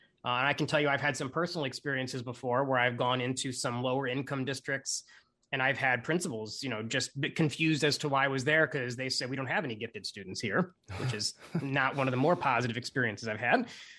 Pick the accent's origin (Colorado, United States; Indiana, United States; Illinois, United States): Illinois, United States; Yes, this is where I get to pick on my home state of Illinois a little bit